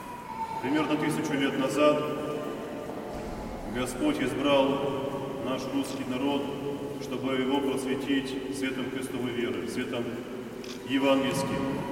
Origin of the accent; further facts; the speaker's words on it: Russia; born there; мы родились здесь, на Руси, являемся православными христианами